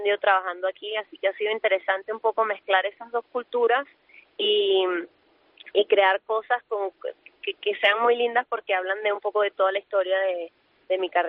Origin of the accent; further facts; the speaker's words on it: Venezuela; cuando yo estaba creciendo en Venezuela